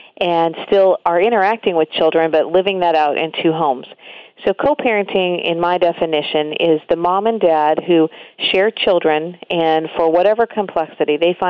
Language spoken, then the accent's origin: English; Denver, Colorado, United States; I grew up, though, in two cities. I was born in Denver, and mom lived in Denver, dad lived in Colorado Springs, and so my whole life was split between those two places